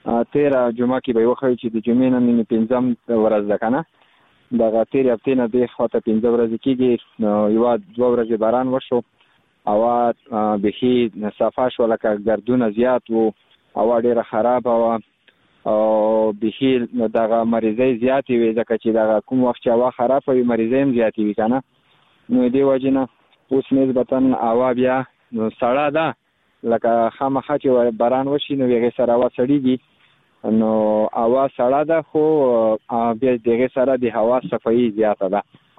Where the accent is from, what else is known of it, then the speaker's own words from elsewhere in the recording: Khost, Afghanistan; بس زه خو د خوست ولایت مربوط یم، مرکز اوسیدونکی یم